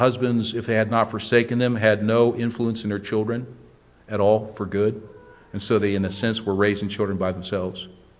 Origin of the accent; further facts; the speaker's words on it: Canton, Ohio, United States; I grew up near Cleveland, Ohio, there in Canton